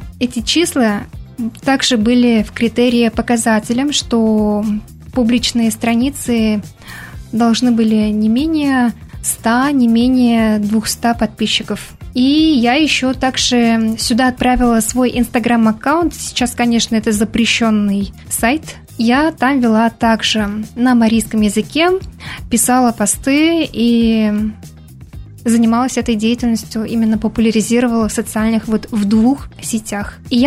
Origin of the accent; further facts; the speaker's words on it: Bashkortostan, Russia; Я сама родом из Республики Башкортостан. Я отношусь к восточным марийцам.